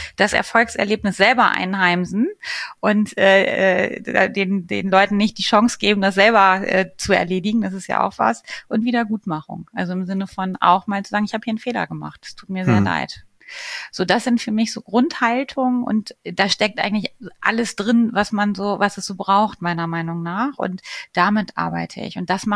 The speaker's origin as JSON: {"language": "German", "region": "Northern Germany", "country": "Germany", "said": "So wie bei uns im Norden sagt man Butter bei die Fische"}